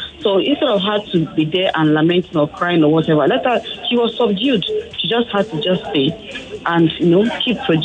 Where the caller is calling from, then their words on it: Ikeja, Lagos, Nigeria; I'm calling from Ikeja.